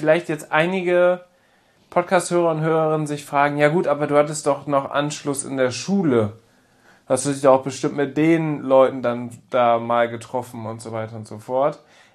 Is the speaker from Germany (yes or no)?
yes; Papenburg, Lower Saxony, Germany; ich komme gebürtig aus Papenburg, bin da aufgewachsen, habe auch meine Ausbildung da gemacht, bin in die Berufsschule gegangen, die auch in Papenburg ist